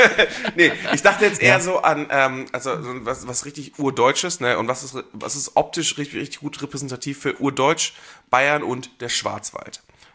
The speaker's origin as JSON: {"language": "German", "country": "Belgium", "said": "Also, ich bin Belgier"}